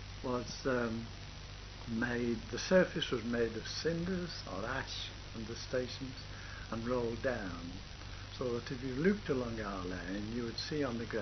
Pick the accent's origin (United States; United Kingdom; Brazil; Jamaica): United Kingdom; Frodsham, North West England; born there; I was born at Frodsham in Cheshire, 19th of September, 1896. My father was a water engineer and looked after all the pumping systems for the district.